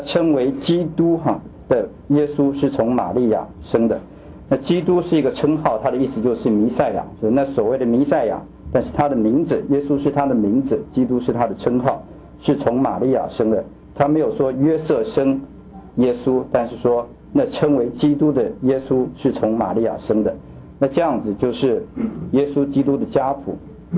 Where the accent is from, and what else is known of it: China